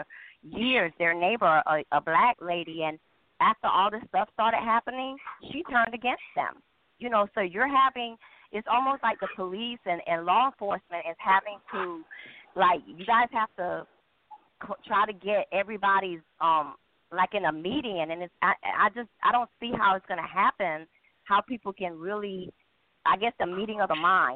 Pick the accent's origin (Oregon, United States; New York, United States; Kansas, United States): New York, United States; now in US South; I know growing up here, I came from New York, I didn't really know racism in New York till I came down south.